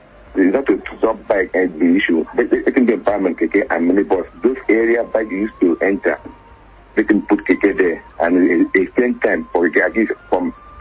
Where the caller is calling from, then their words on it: Nigeria; I'm calling from Ekurinum.